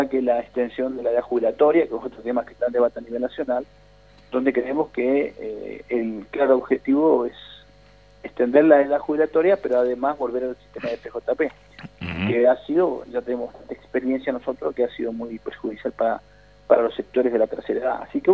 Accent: Neuquén, Argentina; Sí, yo me puse porque yo soy neuquino primero.

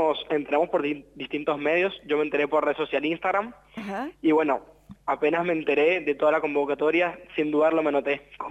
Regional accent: Maipú, Mendoza, Argentina; Bueno, nosotros somos tres chicos de Maipú, que vamos a escuelas secundarias.

